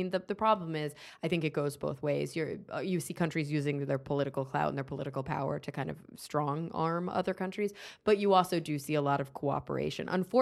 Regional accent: United States; When I travel abroad and I tell people I'm American, it's like, you know, luckily...

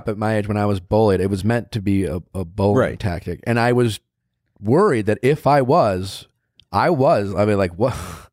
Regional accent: Milwaukee, Wisconsin, United States; I've always felt different growing up in Milwaukee.

